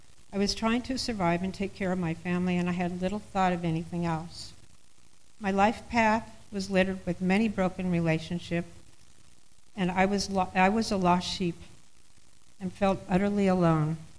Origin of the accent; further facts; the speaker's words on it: Sunland, California, United States; I grew up in Sunland, which is a small community in, if you've heard of Burbank, where the Tonight Show's filmed, it's north, west. Next to the mountains at the beginning of the Angeles Forest. It's a small rural community.